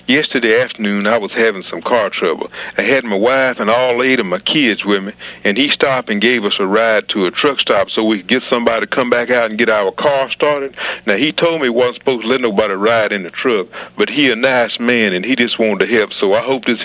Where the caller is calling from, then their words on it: Nacogdoches, Texas, United States; I'm calling from Nacogdoches, Texas.